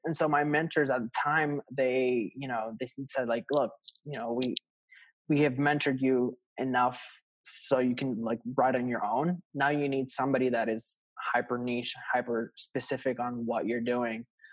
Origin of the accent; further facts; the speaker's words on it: Puerto Rico; I was living in Puerto Rico. I am from Puerto Rico, born and raised.